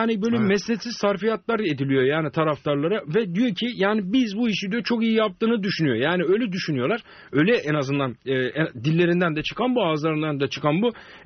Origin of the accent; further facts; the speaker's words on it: Sivas, Turkey; Yani ben şimdi Sivaslıyım.